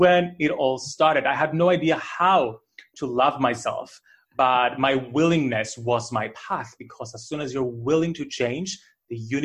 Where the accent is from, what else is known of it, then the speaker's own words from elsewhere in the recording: Cyprus; English is a second language; growing up in Cyprus, a very small kind of community, like when you are different, you stand out more.